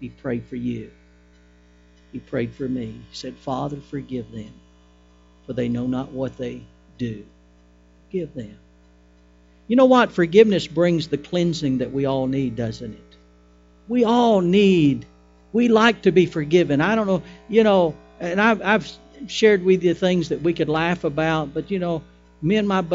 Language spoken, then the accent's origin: English; the South, United States; He's from the South. I'm from the South.